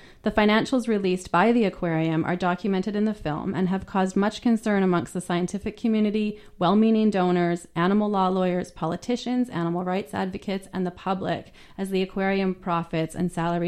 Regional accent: Victoria, British Columbia, Canada; When I was a kid growing up in Victoria, I used to visit Tillicum.

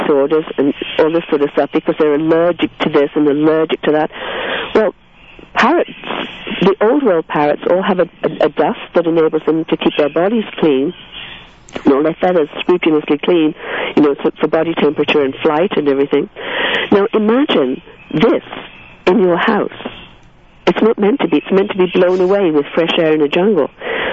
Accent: England, United Kingdom; accent: English; Now, my English accent, it probably sounds like I'm saying pirate, but I'm saying parrot

